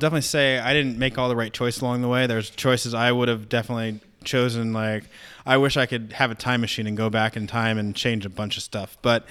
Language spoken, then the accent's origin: English; Virginia, United States; it's so crazy for me to see all these people in where I grew up in Northern Virginia